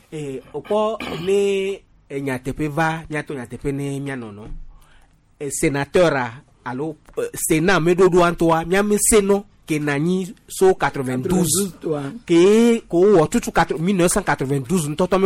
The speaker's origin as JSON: {"language": "French", "country": "Togo", "said": "On est togolais"}